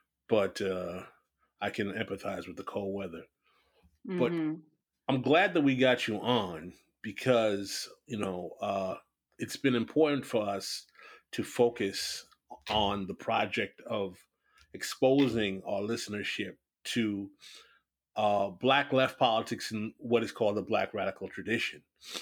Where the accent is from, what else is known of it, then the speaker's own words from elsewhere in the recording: New York, United States; now in Miami, United States; Yeah, I'm originally from the Northeast, so I'm from New York, and I went to law school in Boston. So I live in Miami now